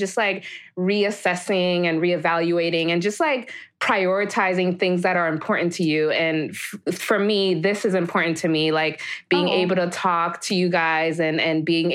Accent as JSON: {"language": "English", "country": "Jamaica", "moved": "yes", "lives_now": "United States", "said": "So yeah, I immigrated to the United States from Jamaica, the island."}